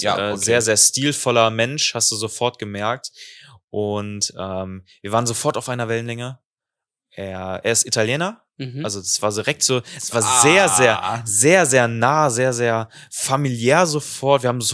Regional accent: Aspich, Rhineland-Palatinate, Germany; Ich komm aus dem Rheinland. Nee, eigentlich komme ich aus dem Westerwald, aus Aspich. Und deswegen sage ich das Remis, ja?

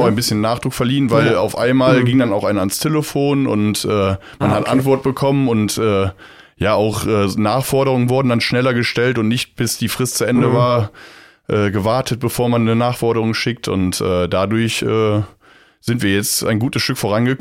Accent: Germany; Also ich komme gebürtig auch aus Scheele-Wahohn.

